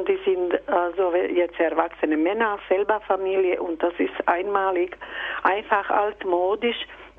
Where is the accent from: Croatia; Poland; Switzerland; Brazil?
Croatia; German is a second language; Ich bin aus Kroatien und wir sind immer mit unseren Eltern. Und ich bin aus großer Familie, 11 Kinder waren bei meinen Eltern.